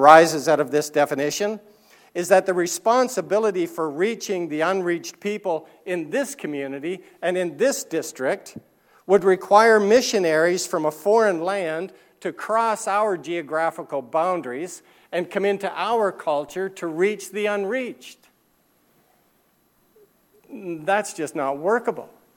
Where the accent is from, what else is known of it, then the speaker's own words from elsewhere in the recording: Canada; I'm a Canadian, and I'm a missionary to Canada.